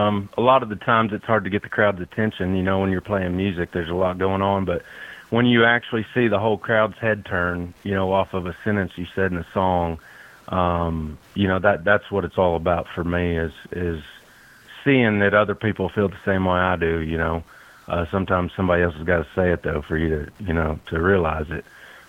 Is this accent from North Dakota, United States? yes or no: no; Washington, Oklahoma, United States; I'm from Washington, Oklahoma.